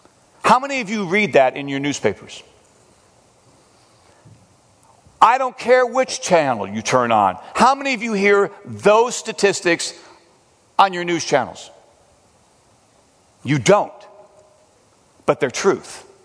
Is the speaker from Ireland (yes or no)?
no; Long Beach, California, United States; El Dorado Foursquare Church in Long Beach, California, which is my hometown.